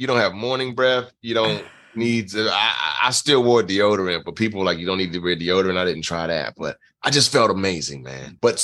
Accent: Nassau, New Providence, Bahamas; born there; I was born in the Bahamas, born in Nassau, Bahamas.

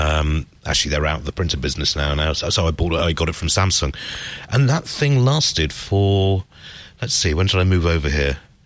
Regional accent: United Kingdom; Oh, no, hang on, I'm British. Damn. Okay, I still feel European, you know.

